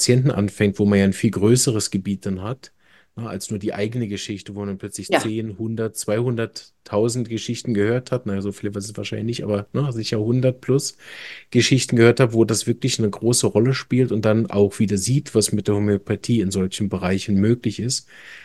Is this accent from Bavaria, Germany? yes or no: no; Berlin, Germany; Ich komme ja auch ursprünglich aus Deutschland, aus Berlin